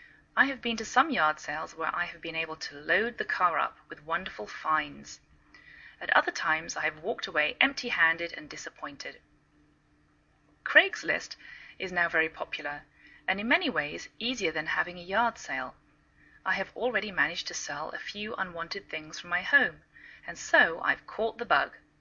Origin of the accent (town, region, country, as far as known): England, United Kingdom; now in United States